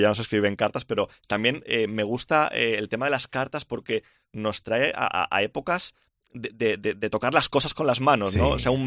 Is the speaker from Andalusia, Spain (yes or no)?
no; Alicante, Valencian Community, Spain; mi ciudad natal es Alicante y quería que mi primera novela estuviera ambientada en Alicante